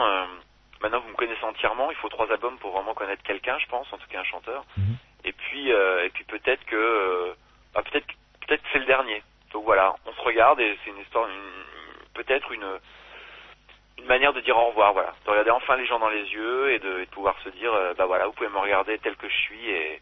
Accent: France; parce que je trouve ça toujours compliqué quand on est français

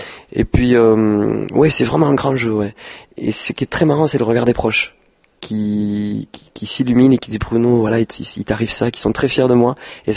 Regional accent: Perpignan, Occitanie, France; Et là, nous avons organisé un showcase chez nous à Perpignan avec tous les amis.

